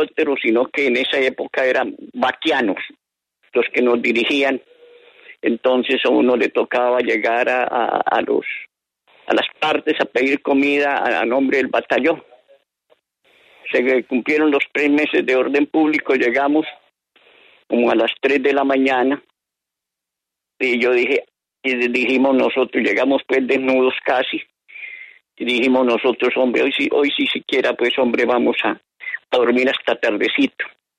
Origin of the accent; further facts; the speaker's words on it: Valle de San José, Santander, Colombia; born there; Yo nací en el Valle de San José, Santander del Sur, el famoso pueblo de los chorizos de Doña Eustaquia.